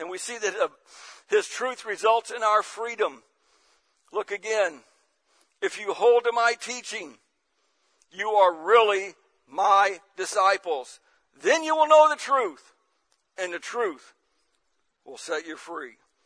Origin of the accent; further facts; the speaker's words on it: St. Louis, Missouri, United States; I grew up in St. Louis, and I went to the largest high school in the state of Missouri, Hazelwood High School.